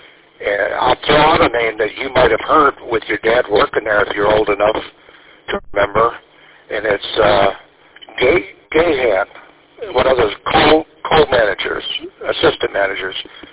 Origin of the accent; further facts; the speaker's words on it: Mount Clemens, Michigan, United States; I grew up with one in Mount Clements, and we have a connection.